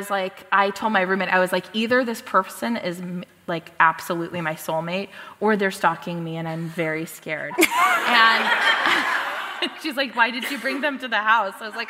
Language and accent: English; Seattle, Washington, United States; And I was like, yeah, I'm from Seattle.